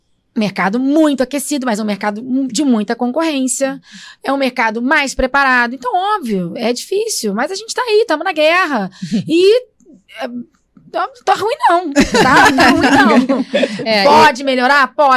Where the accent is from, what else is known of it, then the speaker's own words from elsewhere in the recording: Minas Gerais, Brazil; also born or lived in Rio de Janeiro; eu não deixei de ser mineira. Então, eu fiquei mais poderosa ainda que a carioca, desculpa aí. Eu sou mineira e carioca, entendeu?